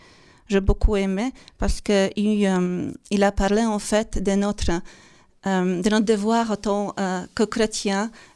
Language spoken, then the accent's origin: French; Poland; French is a second language; now in France; je suis polonaise. Je viens de Pologne, dans la région depuis 6 ans que j'habite, mais en France, un petit peu plus longtemps.